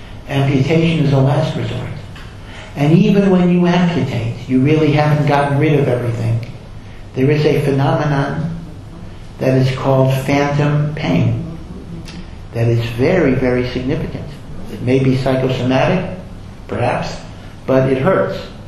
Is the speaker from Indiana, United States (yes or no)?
no; North Dakota, United States; And here I come from North Dakota. And, you know, I became from at 29 or 30.